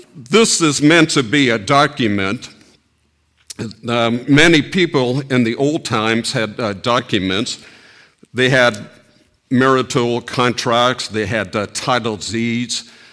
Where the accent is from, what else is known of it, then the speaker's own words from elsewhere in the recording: Colorado, United States; But before that, I spent my life growing up in Colorado in the church.